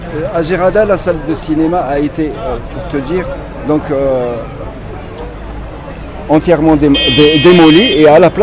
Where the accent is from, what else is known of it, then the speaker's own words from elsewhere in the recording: Oujda, Oriental, Morocco; quand j'étais jeune, adolescent, à Oujda